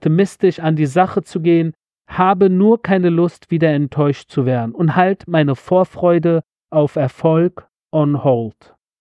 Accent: Germany; born there; um mein Geburtsort Deutschland, damit auch die Schweiz und Österreich

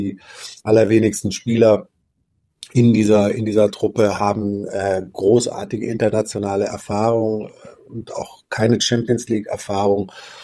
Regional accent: Tübingen, Baden-Württemberg, Germany; ich komme eben aus der Region. Ich bin in Tübingen groß geworden, in Stuttgart zur Schule gegangen

